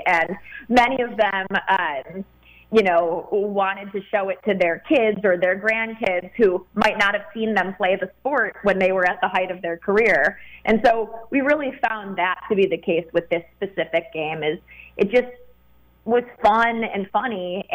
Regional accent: Chicago, Illinois, United States; I grew up in Chicago, and that was the 90s were, you know, the best time to grow up in Chicago.

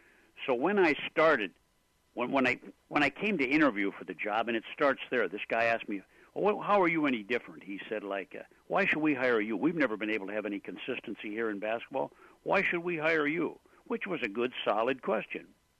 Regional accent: North Dakota, United States; the word that was never used where I grew up in North Dakota.

